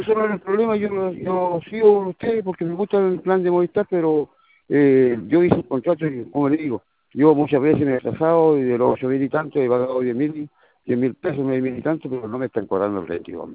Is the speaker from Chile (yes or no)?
yes; Laja, Biobío, Chile; yo soy de Laja